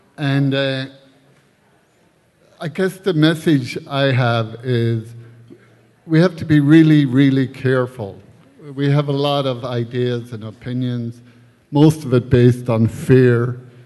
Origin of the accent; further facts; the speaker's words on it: Eureka, California, United States; I'm an alcoholic. And I'm from Eureka, California.